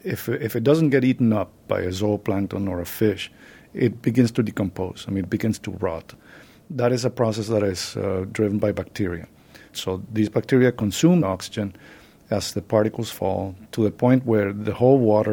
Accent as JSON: {"language": "English", "country": "Venezuela", "tie": "born or raised there", "moved": "as an adult", "lives_now": "United States", "said": "I was born in the U.S., but I grew up in Venezuela. My parents are Venezuelan. Then I came to the U.S. to go to college."}